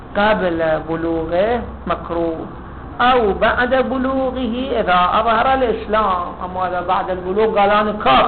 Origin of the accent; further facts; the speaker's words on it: Iraq; الشيوعية الآن اللي عندنا بالعراق هذول شيوعيون في السياسة